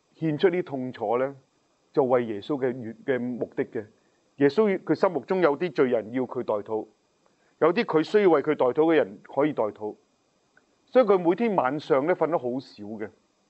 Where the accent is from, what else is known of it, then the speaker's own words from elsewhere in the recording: China; 佢知道我都係其中一個即係中國嘅神父去接納佢